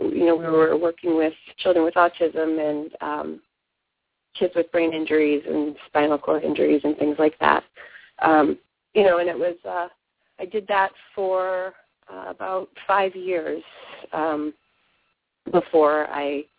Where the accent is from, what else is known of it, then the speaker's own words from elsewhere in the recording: New Hampshire, United States; or I'm originally from the East Coast, and nothing like we got in New Hampshire.